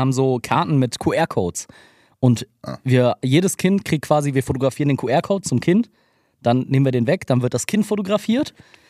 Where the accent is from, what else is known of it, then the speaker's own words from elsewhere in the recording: Bottrop, North Rhine-Westphalia, Germany; ich komme ja aus Bottrop.